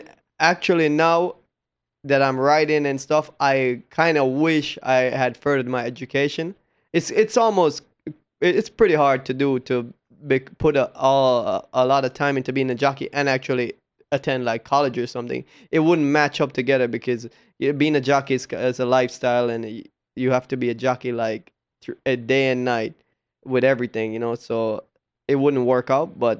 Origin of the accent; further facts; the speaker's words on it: Kingston, Jamaica; I was born in Kingston, Jamaica, into a racing family.